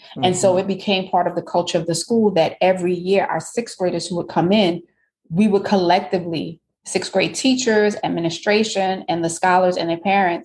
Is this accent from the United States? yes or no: yes; Brooklyn, New York, United States; And as a kid born and raised in Brooklyn, my parents constantly had me traveling throughout New York City, right?